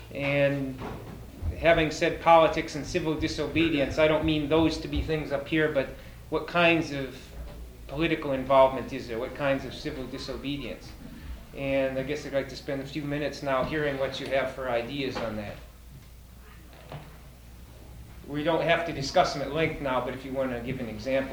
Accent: Minnesota, United States; For those who aren't familiar with... it's my home state and very familiar with it.

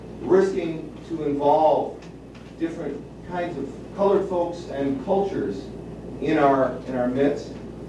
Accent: San Francisco, California, United States; I come from the San Francisco area. I'm a pastor there.

